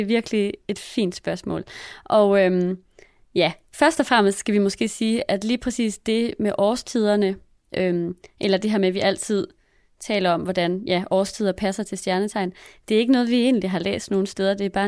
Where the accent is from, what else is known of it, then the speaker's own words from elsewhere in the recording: Australia; now in Denmark; jeg kommer fra Australien, og jeg har lagt mærke til, hvordan vejret og lyset og sæsonerne kan blive et ret stort tema